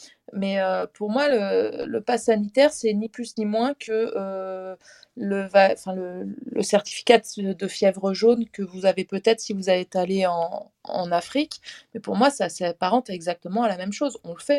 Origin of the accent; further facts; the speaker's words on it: Paris, Île-de-France, France; je suis parisienne.